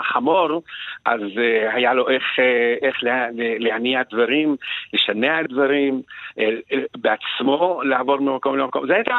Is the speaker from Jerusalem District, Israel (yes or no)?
no; Shefa-'Amr, Northern District, Israel; אבל כעיקרון, גדלתי בשפרעם בשנות ה-60, שחמורים היו באותה כמות של אנשים